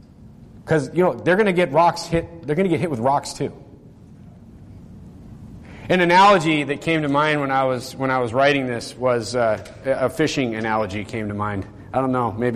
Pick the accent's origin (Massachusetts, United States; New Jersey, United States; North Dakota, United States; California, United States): North Dakota, United States; You know, I come from North Dakota where we go fishing on lakes.